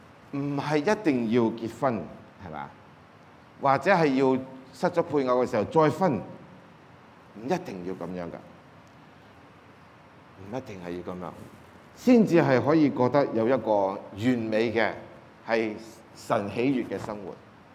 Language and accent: Cantonese; China; 其實呢啲階段喺我哋中國人嘅歷史裏邊都會見得到嘅